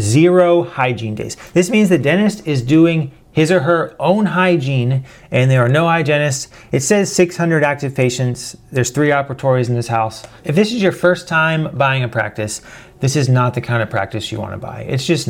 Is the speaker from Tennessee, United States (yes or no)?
yes; Tennessee, United States; Tennessee's great. I'm from Tennessee. That's where I'm living right now.